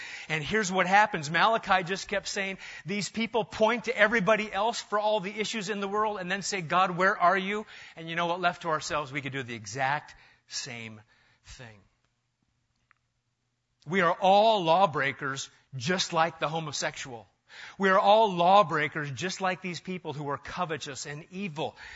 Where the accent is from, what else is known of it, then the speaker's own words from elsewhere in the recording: Nebraska, United States; For instance, I grew up in Nebraska, and we just as soon beat up gay people.